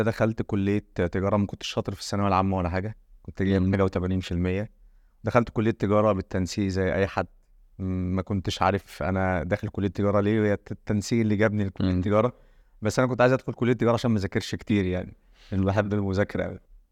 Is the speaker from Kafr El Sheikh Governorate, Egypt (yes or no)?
yes; Sidi Salem, Kafr El Sheikh Governorate, Egypt; اصلا من كفر الشيخ، من مركز سيدي سالم، عشان الناس تبقى عارفه اصلي يعني، وقريه اسمها ابو عليوه، ولكن انا مقيم في محافظه كفر الشيخ من سنين، من يوم ما اتولدت يعني